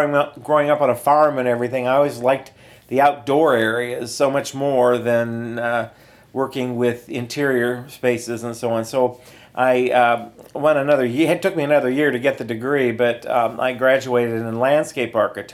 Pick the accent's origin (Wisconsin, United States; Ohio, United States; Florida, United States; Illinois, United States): Ohio, United States; Napoleon; now in Dublin, United States; I grew up in Northwest Ohio in Henry County in a near a community called Napoleon. It's very near the Maumee River and about 35 miles southwest of Toledo.